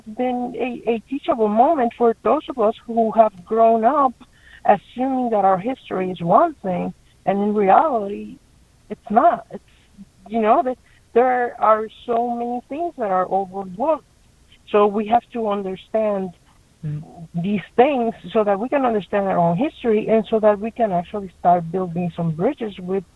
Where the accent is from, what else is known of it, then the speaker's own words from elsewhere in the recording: New York, United States; And I think that if I feel that way as a New Yorker